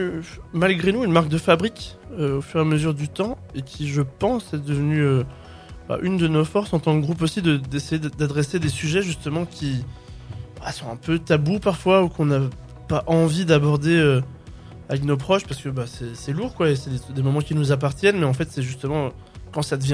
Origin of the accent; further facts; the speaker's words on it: Italy; first language French; Même si je suis francophone, j'ai été élevé en français, mais j'ai été élevé en français en Italie